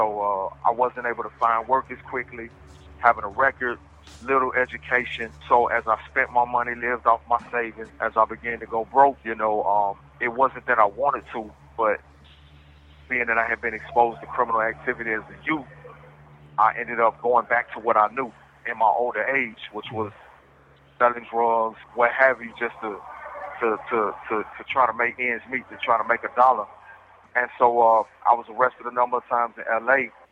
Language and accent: English; California, United States; You know, I have my mother's family. I'm from California. So I decided to move back to L.A. in 2010.